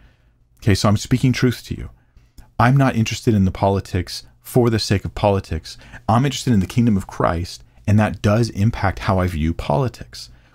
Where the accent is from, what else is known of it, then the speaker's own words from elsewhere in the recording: United States; even political leaders in our own country, as an American, calling for political violence